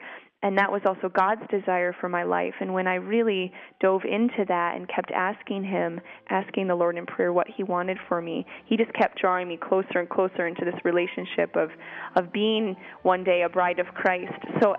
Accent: United States; moved away as an adult; now in Leeds, United Kingdom; but I do find that being an American here

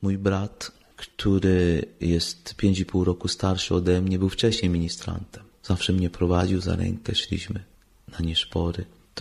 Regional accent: Subcarpathian Voivodeship, Poland; moved away as an adult; now in France; pochodzę z diecezji Przemyśl.

